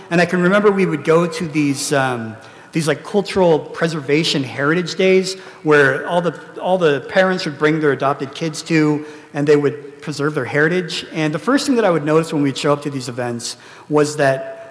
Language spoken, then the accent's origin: English; Philippines; born there; I was born in the Philippines, like so many Filipinos are.